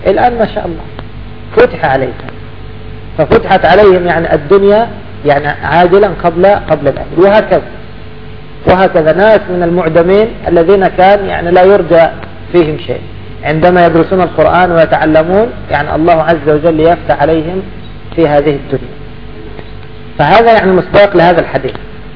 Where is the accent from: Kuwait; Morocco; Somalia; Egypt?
Egypt; يذهب إلى هذا معهد القراءات عندنا في مصر